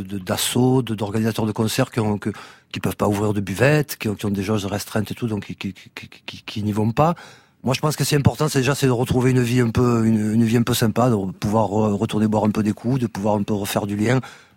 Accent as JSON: {"language": "French", "town": "Marseille", "region": "Provence-Alpes-Côte d'Azur", "country": "France", "said": "Donc en tant que Marseillais"}